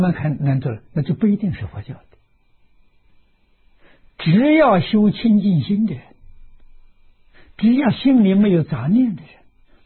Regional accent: Dongxiang, China; 我小时候住在东乡，现在叫顺港，我们那里有个湖叫白湖啊，我们住在湖边上，离湖大概一里路

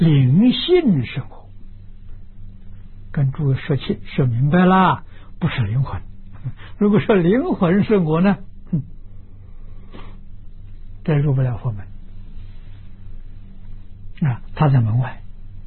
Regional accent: China; 我们中国人常讲啊，不能成见很深啊，成见很深的人不能随缘啊。

